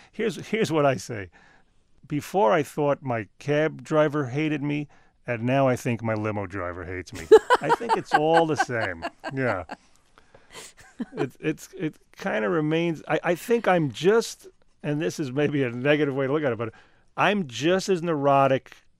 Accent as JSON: {"language": "English", "region": "New York", "country": "United States", "said": "I mean, I came from New York and moved here to do the show."}